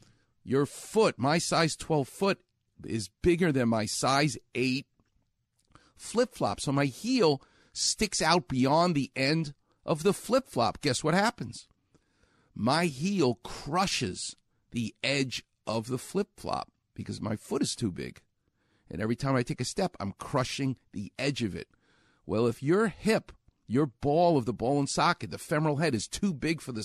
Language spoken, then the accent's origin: English; New York, United States; I don't know. I'm from New York. I don't know what they're talking about.